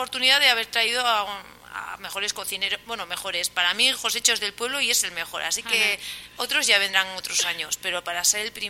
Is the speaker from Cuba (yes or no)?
no; Valencian Community, Spain; eso yo creo que todos los que somos de la Ribera Alta